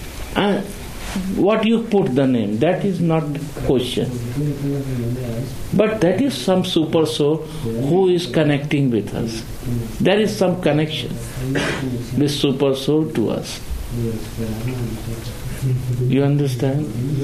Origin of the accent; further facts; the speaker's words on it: India; I am from India.